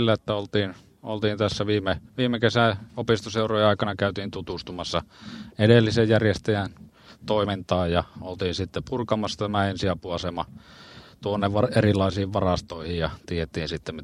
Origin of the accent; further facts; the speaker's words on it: Kokkola, Central Ostrobothnia, Finland; No minä olen kokkolalainen perheisä.